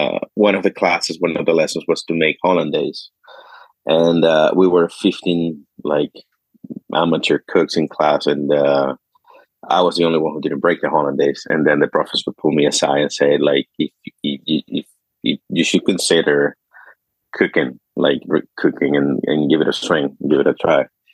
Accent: Caracas, Capital District, Venezuela; now in Canada; I'm originally from Caracas.

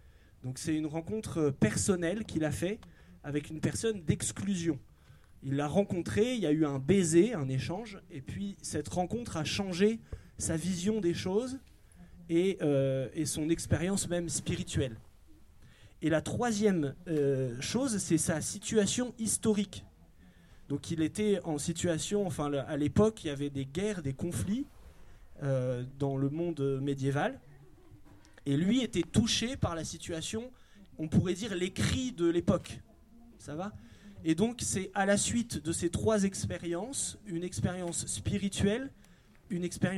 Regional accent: Amiens, Hauts-de-France, France; Je suis de Amiens, nord de la France là.

